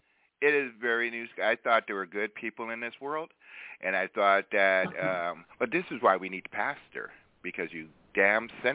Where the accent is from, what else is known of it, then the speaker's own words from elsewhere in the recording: Boston, Massachusetts, United States; Oh, how dare you, sir. I represent Boston.